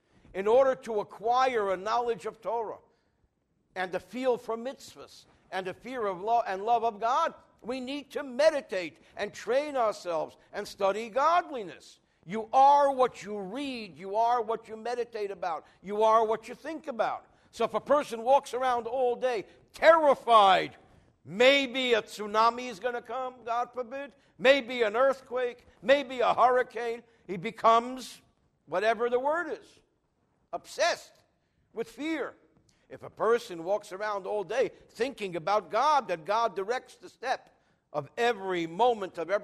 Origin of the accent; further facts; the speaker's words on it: New Jersey, United States; I'm from New Jersey.